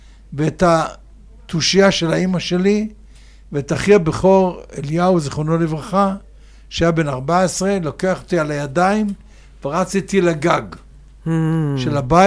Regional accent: Baghdad, Baghdad Governorate, Iraq; born there; Hebrew is a second language; זה אני שנולדתי בבגדד, רק אומרים ברדד, לא בגדד, ברדד, כנראה ב-1939.

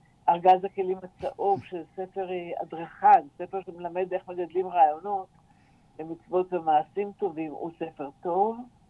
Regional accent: Na'an, Central District, Israel; אני בת קיבוץ נען. אני חזרתי לקיבוץ אחרי 45 שנים בעיר, לפני שנה וחצי.

